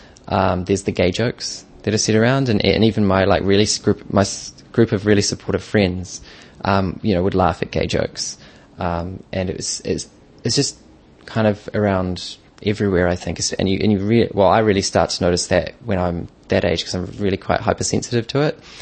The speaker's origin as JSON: {"language": "English", "region": "Auckland", "country": "New Zealand", "tie": "born or raised there", "said": "I'm gay and I grew up in Auckland with three younger sisters."}